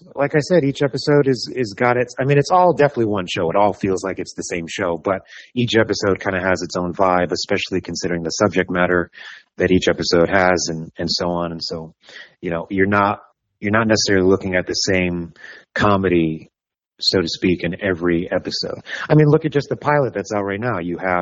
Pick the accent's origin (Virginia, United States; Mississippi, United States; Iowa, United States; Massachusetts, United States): Massachusetts, United States; New Bedford; So I'm from New Bedford, Massachusetts. Shout out to my new Beigers.